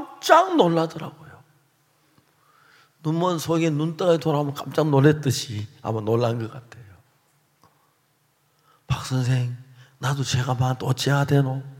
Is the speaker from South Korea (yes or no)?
yes; Seonsan, North Gyeongsang, South Korea; 대구 시내에 있는 학생들이 거의 대부분 나는 이제 선산촌에서 왔는데 우리 학교를 찾아온 분은 우리 아버지뿐이었어요.